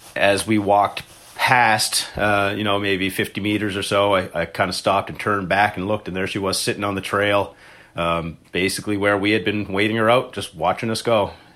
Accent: Sydney Forks, Nova Scotia, Canada; I'm from Sydney Forks.

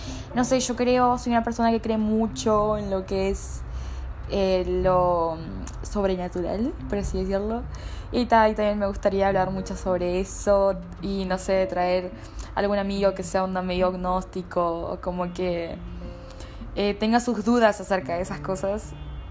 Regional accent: Artigas, Uruguay; now in Montevideo, Uruguay; porque yo soy del interior, soy de Artigas City, pero ahora estoy en Nueva York, New York City. Ah, no, estoy en Montevideo.

